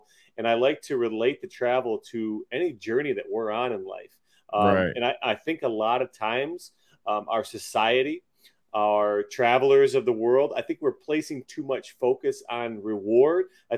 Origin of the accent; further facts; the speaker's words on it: New York, United States; And you know, I'm from Western New York. We hit that Pennsylvania line and we're all excited.